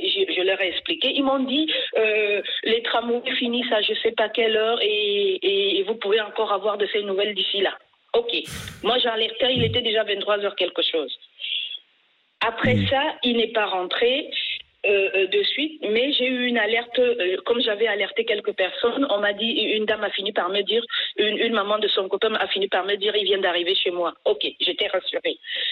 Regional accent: France; Je suis d'origine africaine. Je suis française d'origine africaine. J'ai la chance de jouir justement de ces deux cultures, c'est-à-dire celle de mes origines et celle de ma terre d'accueil.

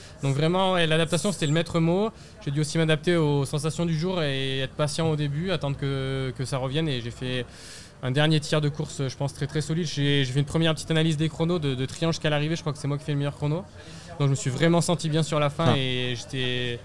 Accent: Auvergne-Rhône-Alpes, France; Moi j'ai grandi dans le Cantal et des fois on a des conditions complexes dans nos montagnes.

